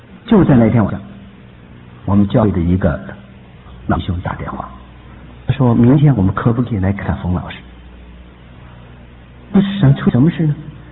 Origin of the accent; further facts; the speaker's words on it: China; 作为一个中国人，看着中国的强大起来